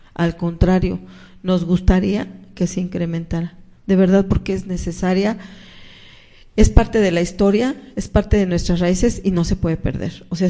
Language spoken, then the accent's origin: Spanish; Xochimilco, Mexico City, Mexico; como éramos de Xochimilco, venimos de Xochimilco, claro.